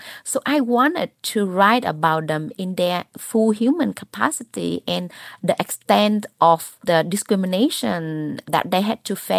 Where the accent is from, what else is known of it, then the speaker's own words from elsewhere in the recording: Northern Vietnam, Vietnam; Yes, as a person who moved from North Vietnam to South Vietnam, I felt like a refugee. You know, people from the North, like my family, were resented and I was bullied.